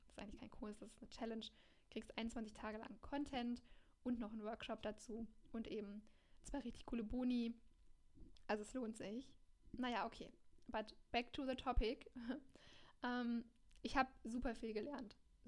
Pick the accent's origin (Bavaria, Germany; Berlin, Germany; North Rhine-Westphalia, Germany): North Rhine-Westphalia, Germany; Düsseldorf; Ich komme aus Düsseldorf